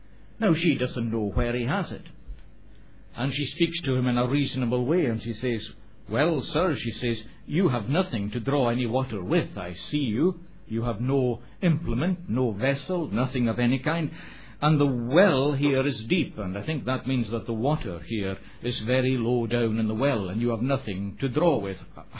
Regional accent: Scotland, United Kingdom; first language Scottish Gaelic; English is a second language; that export from Scotland, whiskey, which comes actually from the Gaelic language, which I speak as my first language

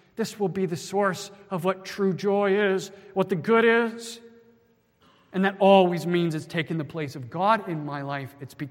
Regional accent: Loveland, Colorado, United States; Colorado Buffaloes, I'm from Loveland, Colorado, were taking on the Michigan Wolverines

